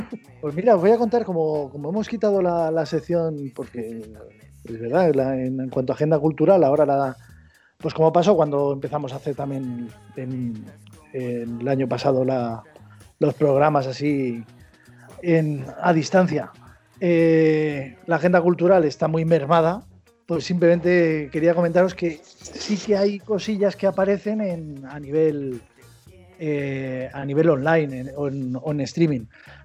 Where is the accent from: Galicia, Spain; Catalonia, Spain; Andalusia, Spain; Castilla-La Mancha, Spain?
Castilla-La Mancha, Spain; Cuenca; los que somos de Cuenca pues ya la conocíamos desde hace tiempo